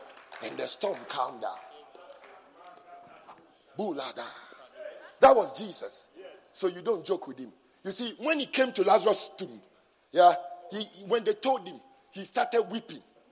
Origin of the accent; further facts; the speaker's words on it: England, United Kingdom; now in Ghana; Look, I just saw my friend who I grew up with in England. He's coming for something in Kumasi, so he came. We used to be in England together, this man.